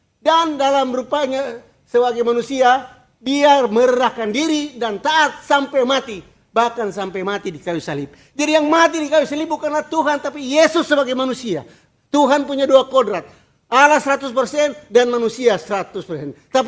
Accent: Manado, North Sulawesi, Indonesia; saya ingat di kampung halaman saya di Manado

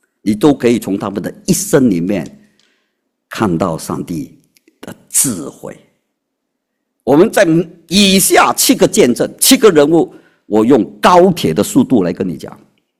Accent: China; 我们中国人早就知道用肠来形容。

